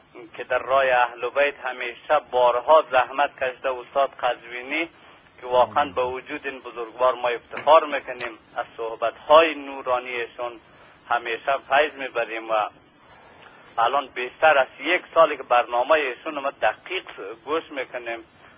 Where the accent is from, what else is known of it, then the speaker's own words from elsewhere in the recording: Afghanistan; الان شما ببین، من خودم افغانی هستم